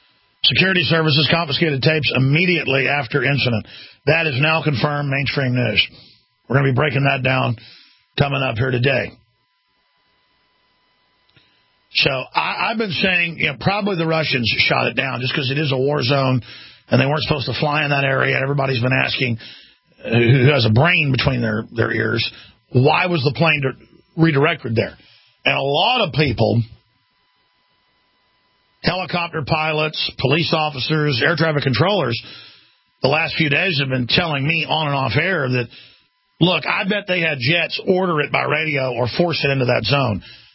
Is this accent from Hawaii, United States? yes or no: no; Rockwall, Texas, United States; I knew a narcotics trafficking police officer when I grew up in Rockwall, Texas, outside Dallas. I went to high school there 3 years, then moved down here.